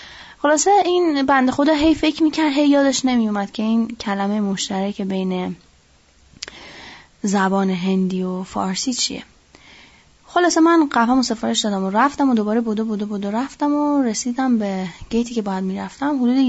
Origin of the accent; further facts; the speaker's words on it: Iran; گفتم من ایرانی هستم.